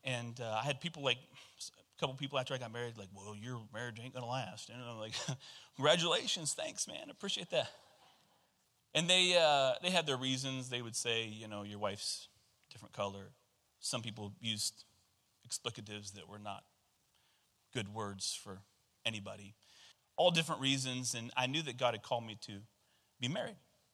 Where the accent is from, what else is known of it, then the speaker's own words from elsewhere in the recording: Excelsior Springs, Missouri, United States; we ended up moving back to Excelsior Springs, my hometown, which honestly I wasn't too excited about.